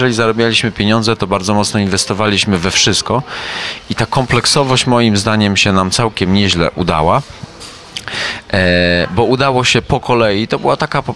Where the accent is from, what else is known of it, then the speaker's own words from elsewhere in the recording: Gliwice, Silesian Voivodeship, Poland; Jestem z Gliwicy, kończyłem szkołę zarządzania w Katowicach.